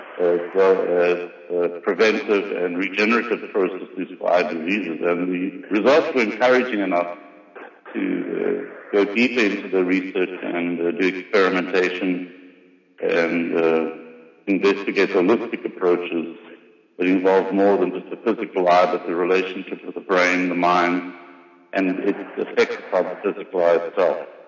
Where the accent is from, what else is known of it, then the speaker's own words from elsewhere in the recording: South Africa; born there; I'm South African born